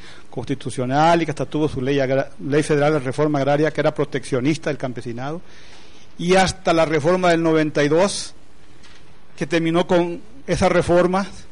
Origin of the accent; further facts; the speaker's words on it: Chiapas, Mexico; surge un movimiento revolucionario en el sureste del país, que es Chiapas, de donde soy yo y lo viví.